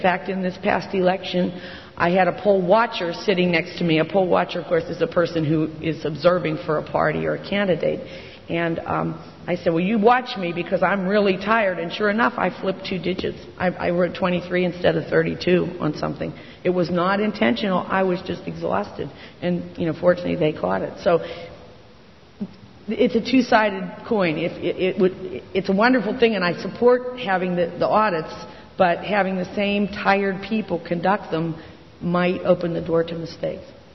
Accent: Pennsylvania, United States; my home state of Pennsylvania just had a law proposed

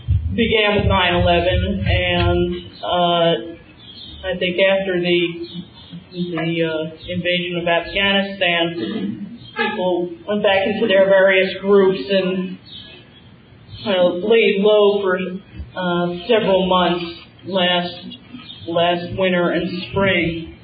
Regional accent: New York, United States; from New York, for Say No to War, and United for Peace and Justice.

